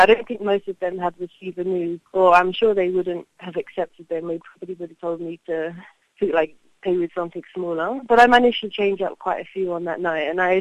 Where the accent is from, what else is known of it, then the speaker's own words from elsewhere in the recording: United Kingdom; I'm British national and I've last year just with my backpack. I landed in Mumbai